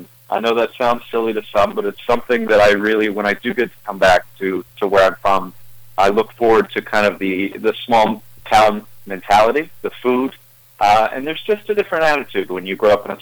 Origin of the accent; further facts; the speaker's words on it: LaRue, Ohio, United States; Well, I grew up in LaRue, Ohio, a very small town, as you guys know. I think the population right now is around 400 people.